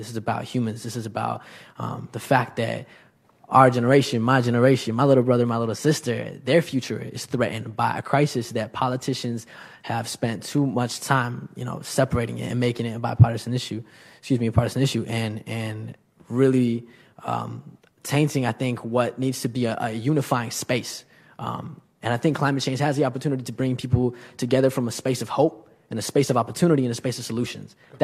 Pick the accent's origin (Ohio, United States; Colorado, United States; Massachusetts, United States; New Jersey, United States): Colorado, United States; when I was a little kid, growing up, I continued to see that growing up in Colorado, where we experience a lot of impacts from natural gas extraction